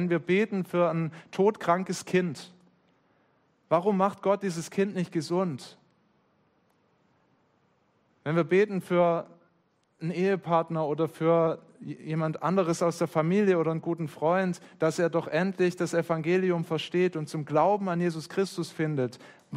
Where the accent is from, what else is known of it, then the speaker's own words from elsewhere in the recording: Baden-Württemberg, Germany; Es gibt bei uns im Schwäbischen, wo ich herkomme, eine ganz schöne Redewendung oder ein schönes Wort.